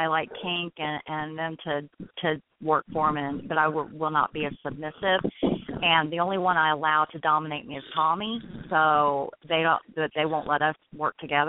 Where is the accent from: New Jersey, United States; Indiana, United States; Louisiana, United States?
Indiana, United States; Lawrenceburg; also born or lived in Kentucky / Tennessee; now in Los Angeles, United States; Originally Lawrenceburg, Indiana.